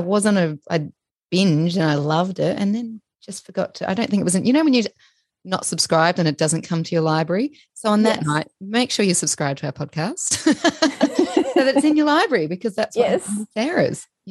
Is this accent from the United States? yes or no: no; Ceduna, South Australia, Australia; now in Adelaide, Australia; because I'm originally from Ceduna. So I lived in Adelaide for a couple of years and that was my favorite hike in Adelaide.